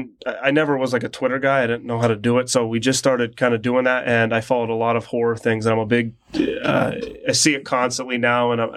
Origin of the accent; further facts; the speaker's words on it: Erie, Pennsylvania, United States; Yes, I live in Erie and I was born in Erie and all that stuff. So I've been here my whole life.